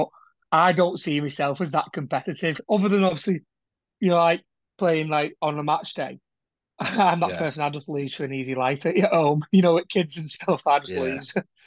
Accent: Newton, North West England, United Kingdom; Newton. I'm from Newton. An only child, just me, mum, and my dad. Newton was home until I moved out at 19.

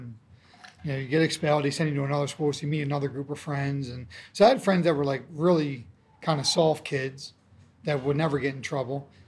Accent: Baltimore, Maryland, United States; But I mean, growing up in Baltimore, there was crime, you know, like had guns pulled on me, been shot at when I was younger.

